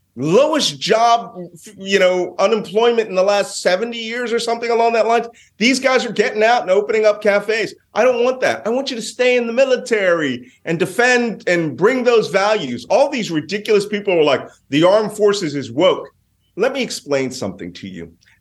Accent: Philadelphia, Pennsylvania, United States; I'm from Philadelphia. I'm a purist in the defense of the beliefs of the American experiment.

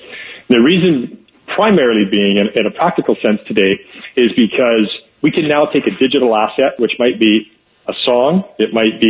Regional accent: Alberta, Canada; Absolutely, I'm from Alberta.

